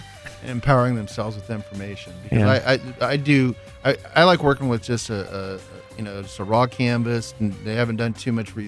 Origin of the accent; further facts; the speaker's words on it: Texas, United States; Well, you know, I'm from Brazos County, Texas.